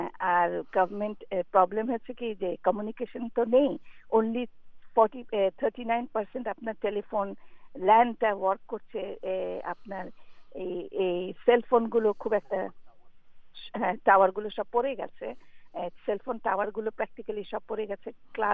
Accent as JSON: {"language": "Bangla", "town": "Dhaka", "region": "Dhaka Division", "country": "Bangladesh", "tie": "born or raised there", "moved": "yes", "said": "আমরা তো বড় হয়েছি সত্যিকারের ফ্লাড ঢাকায় বাংলাদেশে যারা জন্মেছি"}